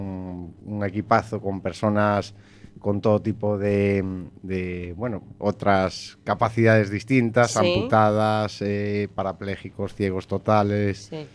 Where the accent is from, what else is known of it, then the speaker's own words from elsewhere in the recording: Ourense, Galicia, Spain; soy de Orense y me enseñaron a nadar allí en Orense, en Loira. Mi abuelo paterno era de Coruña y veníamos en verano aquí.